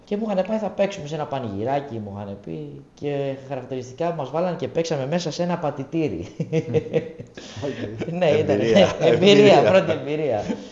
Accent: Athens, Attica, Greece; also born or lived in Andros; Εγώ είμαι από την Άνδρο, βέβαια μεγάλωσα στην Αθήνα.

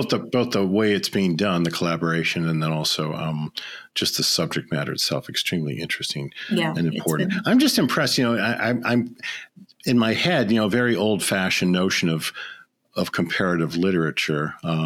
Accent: Chicago, Illinois, United States; I grew up kind of in Chicago. We met in Boston, but that was culture shock enough.

